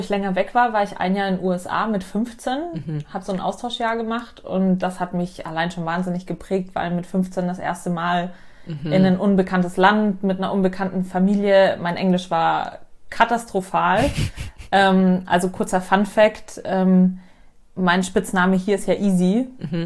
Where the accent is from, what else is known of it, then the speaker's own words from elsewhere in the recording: Munich, Bavaria, Germany; born there; ich bin 27, gebürtige Münchnerin.